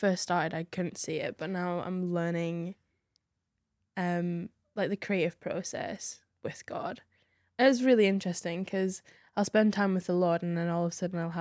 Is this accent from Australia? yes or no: no; North West England, United Kingdom; moved away; also born or lived in Mongolia; So I was born in the Lake District. I'm a country girl.